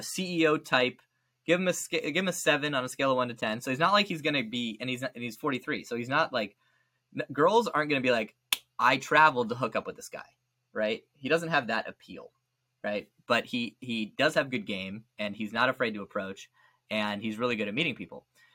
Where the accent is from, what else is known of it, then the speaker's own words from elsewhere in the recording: United States; I got a lot of love in Ukraine by being American.